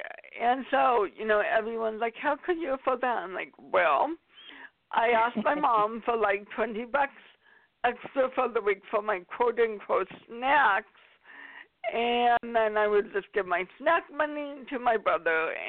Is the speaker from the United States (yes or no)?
yes; Mercer Island, Washington, United States; now in Redmond, United States; Because I live in Seattle, well, Redmond. And so Seattle, mm-hmm. you know, and I grew up on Mercer Island.